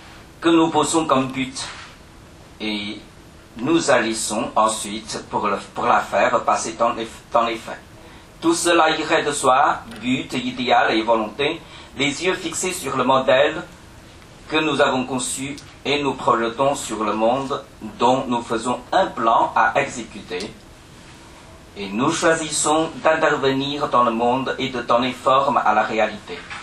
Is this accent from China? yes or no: yes; China; French is a second language; Je suis chinois.